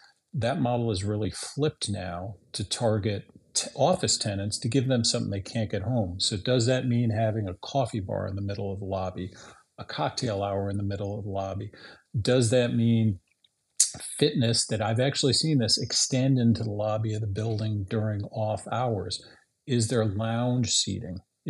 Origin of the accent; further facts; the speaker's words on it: Chicago, Illinois, United States; And I think of Chicago, my hometown, as an example.